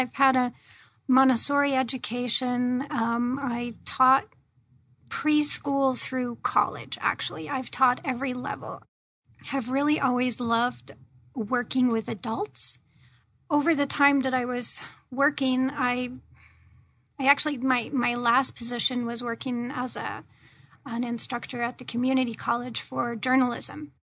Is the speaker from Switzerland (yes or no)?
yes; Switzerland; also born or lived in California / Rhode Island / Illinois; now in United States; I grew up in Switzerland.